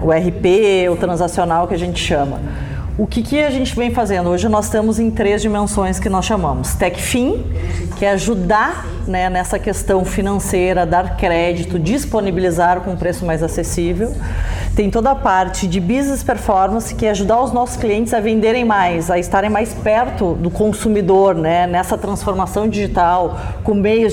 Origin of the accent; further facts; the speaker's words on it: Rio Grande do Sul, Brazil; eu sou gaúcha